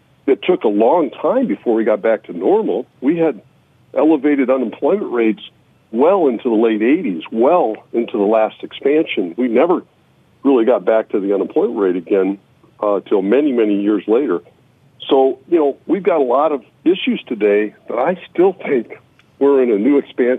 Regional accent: Iowa, United States; In the early 80s, we had basically a depression in energy and agriculture in my home state of Iowa.

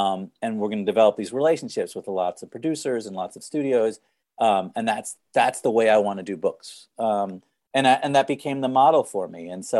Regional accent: Boston, Massachusetts, United States; I'm a kid from Boston.

